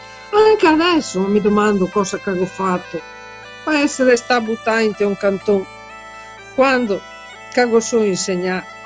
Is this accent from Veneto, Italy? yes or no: yes; Villadose, Veneto, Italy; Io sono nata a Villadose, ho vissuto a Villadose, ho lavorato quasi sempre a Rovigo